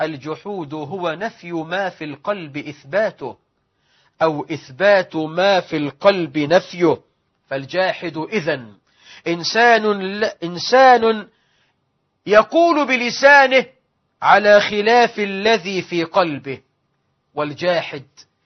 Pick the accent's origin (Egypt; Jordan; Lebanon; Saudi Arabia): Egypt; اللهم اجعل بلدنا مصر آمنة مطمئنة، رخاء سخاء